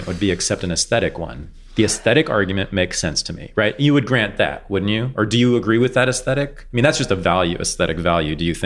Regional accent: Berkeley, California, United States; Right. So I grew up in Berkeley in the 60s, 70s, and 80s.

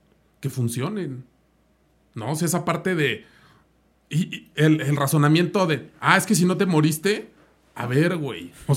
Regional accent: Mexico; A ver, o sea, como mexicanos, ni gobierno, ni distribuidores, ni demás tienen esa capacidad

